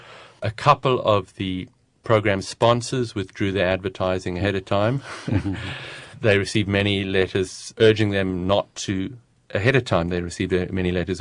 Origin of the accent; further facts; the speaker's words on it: South Africa; one of the peculiarities of growing up in South Africa, and there were many, was that television was banned until the late 70s